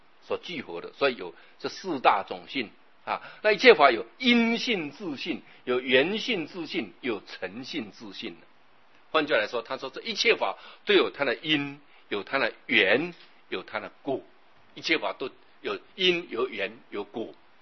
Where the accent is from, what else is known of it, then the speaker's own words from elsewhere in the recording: Taiwan; born there; 我真的觉得我很幸福，我生在台湾，生在文明的世界